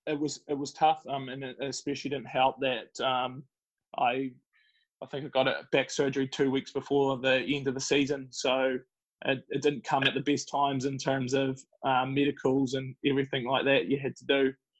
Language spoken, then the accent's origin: English; Scotland, United Kingdom; So we always have a bit of a laugh that we're Scottish worst enemies.